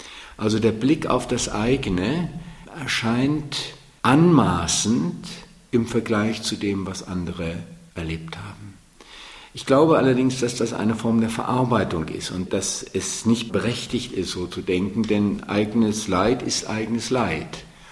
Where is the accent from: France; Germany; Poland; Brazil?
Poland; Szczecin, West Pomeranian Voivodeship; born there; Ich bin 1943 in Stettin geboren. In der Zeit der wichtigsten Bombardierungen auf die Werftstadt Stettin.